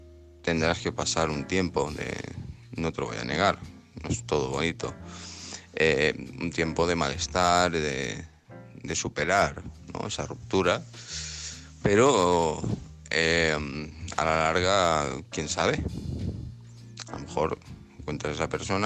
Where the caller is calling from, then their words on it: Alicante, Valencian Community, Spain; de Alicante.